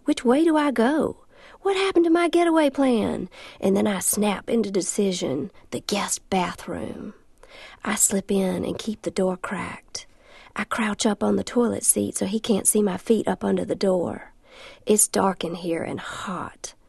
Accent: the South, United States; I'm a Southerner.

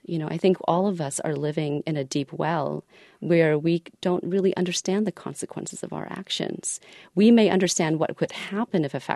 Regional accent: Cambodia; now in United States; Yes, I fled the Khmer Rouge. Yes, I came from Cambodia. But I've been given this opportunity in the United States to have this great education

